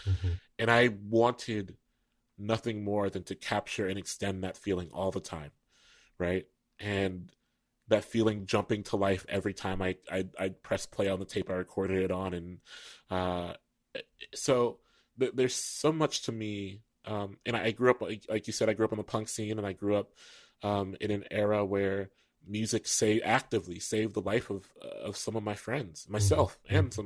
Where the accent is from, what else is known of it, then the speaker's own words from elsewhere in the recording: Columbus, Ohio, United States; In Ohio, that meant, you know, folks in Dayton. I'm from Columbus, but like folks in Dayton or folks in Cleveland would be reading, you know.